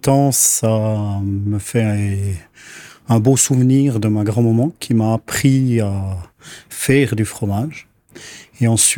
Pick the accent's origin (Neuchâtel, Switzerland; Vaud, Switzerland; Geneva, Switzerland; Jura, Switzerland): Jura, Switzerland; born there; mes grands-parents étaient agriculteurs dans l'Oberland bernois à Adelboden. Ils sont déménagés au Jura. Moi, je suis né au Jura.